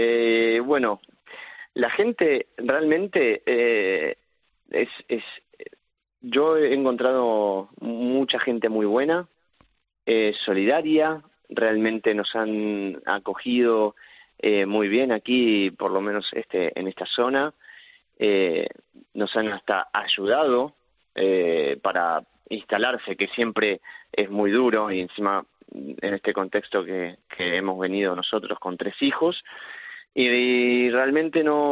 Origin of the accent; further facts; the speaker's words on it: Argentina; now in Spain; el país mío, mi país está muy mal y como como muchos argentinos, lamentablemente han tenido que emigrar por esas condiciones.